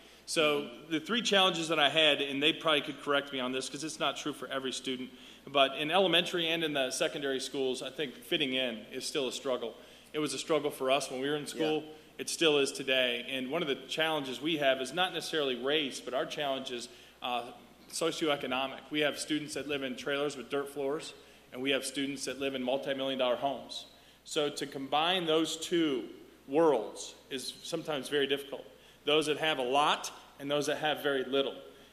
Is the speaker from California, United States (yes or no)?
no; Grand Rapids, Michigan, United States; I'm from Grand Rapids, Michigan, which is very Dutch. Home of Zondervan Publishing, Furniture City, USA, and so being from up north, it's a very, very Dutch community